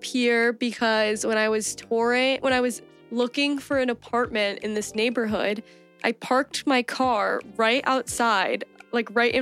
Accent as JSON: {"language": "English", "town": "Baltimore", "region": "Maryland", "country": "United States", "tie": "born or raised there", "moved": "as an adult", "lives_now": "New York, United States", "said": "I was born in Baltimore and I lived there until I was 18 when I moved to New York."}